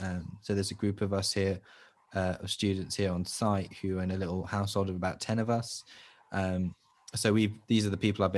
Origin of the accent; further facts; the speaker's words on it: Southampton, South East England, United Kingdom; born there; I was born in Southampton to my parents, Andrew and Christina